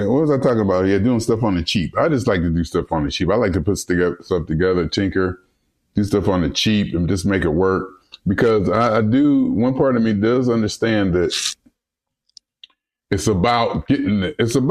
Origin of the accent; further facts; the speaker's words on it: Youngstown, Ohio, United States; I'm from Youngstown. I love Youngstown.